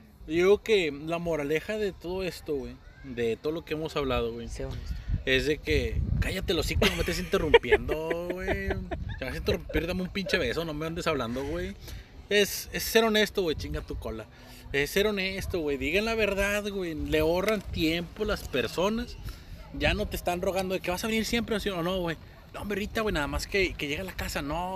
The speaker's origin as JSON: {"language": "Spanish", "town": "Monterrey", "region": "Nuevo León", "country": "Mexico", "said": "Que somos regios y nos ven como culos."}